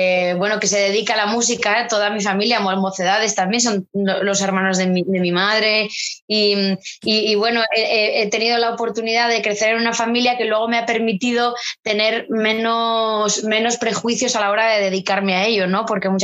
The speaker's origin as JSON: {"language": "Spanish", "town": "Bilbao", "region": "Basque Country", "country": "Spain", "also_born_or_lived": "Madrid", "said": "Nací en Vizcaya. Lo que pasa es que yo me considero también de Bilbao, porque toda mi familia es bilbaína, y yo, bueno, me bautizaron allí, tengo mis amigos allí, he pasado temporadas entre Madrid y Bilbao por el trabajo también de mis papás"}